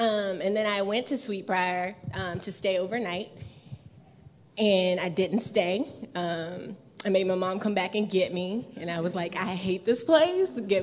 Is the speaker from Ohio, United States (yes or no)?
no; Amherst, Virginia, United States; So like Dean Lewis said, I'm from Amherst, Virginia. Does anyone know where Amherst is? Okay, you get 10 points in the back. It's very small, super small.